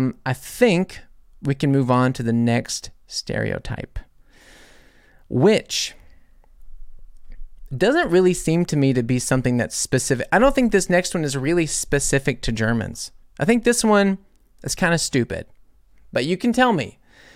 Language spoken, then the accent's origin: English; the South, United States; Maybe that's because I'm from the South, and when you think about football players